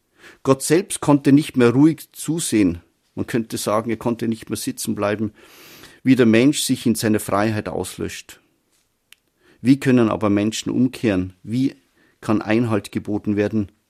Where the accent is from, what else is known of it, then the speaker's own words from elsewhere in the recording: Bavaria, Germany; und stammte aus meinem Heimatdorf in Bayern.